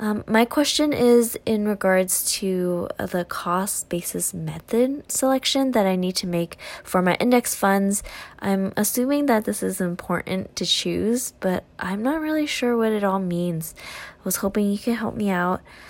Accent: California, United States; I'm from California.

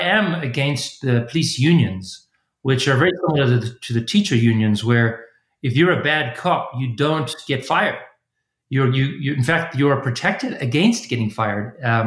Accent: South Africa; moved away as an adult; also born or lived in Canada; now in United States; I've been in the U.S. Since 1995, and I was in Canada before that for 4 years studying. And I came from South Africa in 1991.

